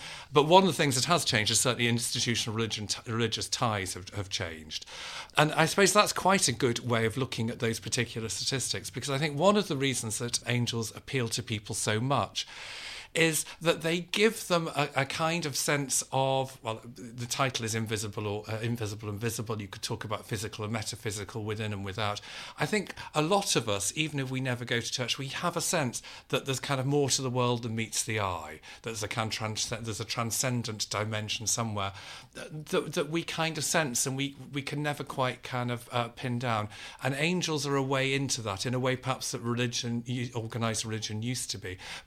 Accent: Liverpool, North West England, United Kingdom; I was brought up Catholic in Liverpool, which is a very Catholic place.

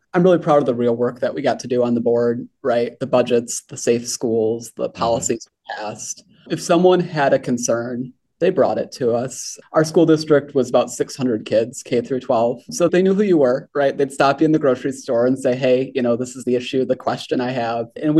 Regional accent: Michigan, United States; I am born and raised in West Michigan. I've lived in West Michigan my entire life. Grew up on a dead-end gravel road and middle-class family like a lot of folks out here.

